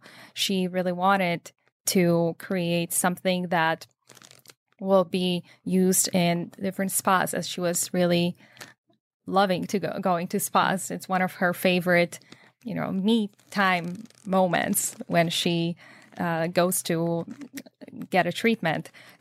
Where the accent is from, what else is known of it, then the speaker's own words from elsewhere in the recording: Poland; As I said, I'm originally from Poland.